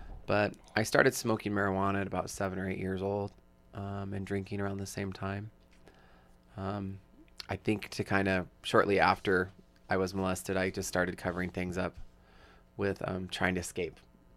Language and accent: English; Coeur d'Alene, Idaho, United States; Well, I come from Coeur d'Alene, Idaho. I am the youngest of two children.